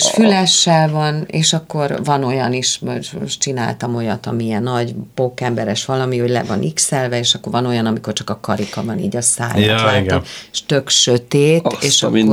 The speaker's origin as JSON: {"language": "Hungarian", "region": "Budapest", "country": "Hungary", "tie": "born or raised there", "said": "Emlékszem, hogy engem Újpesten panelben nőttem föl"}